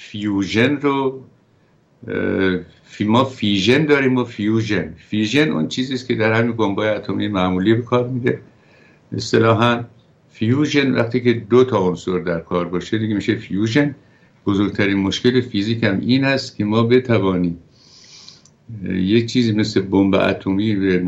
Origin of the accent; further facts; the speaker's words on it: Iran; گفت کجایی هستی؟ گفتم ایرانی هستم.